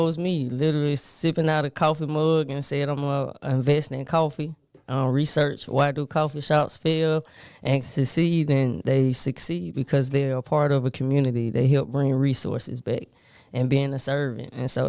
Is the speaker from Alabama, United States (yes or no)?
yes; Alabama, United States; also born or lived in Birmingham, Alabama; I'm actually from Birmingham, Alabama. Grew up in a small town, actually similar to Vincent, called Wildham.